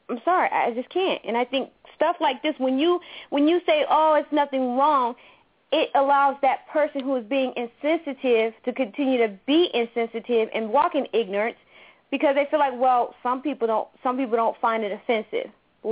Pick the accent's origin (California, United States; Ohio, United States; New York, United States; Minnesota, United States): Ohio, United States; Youngstown; I grew up in Westlake Housing Projects, which is one of the worst projects in Youngstown, Ohio, as when I was coming up.